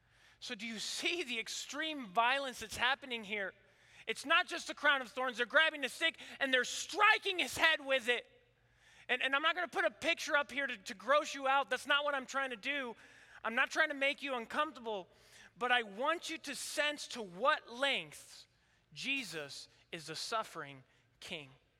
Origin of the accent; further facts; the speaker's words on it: Mexico; Growing up in Mexico, there's no grass in front or behind your house. All there is concrete.